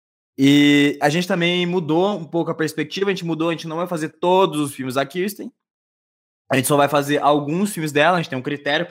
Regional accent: Pouso Alegre, Minas Gerais, Brazil; Eu sou natural de Pouso Alegre, Minas Gerais.

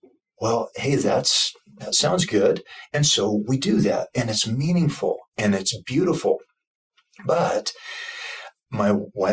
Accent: Oregon, United States; one of my dearest, closest friends from growing up in Oregon, where we're both from

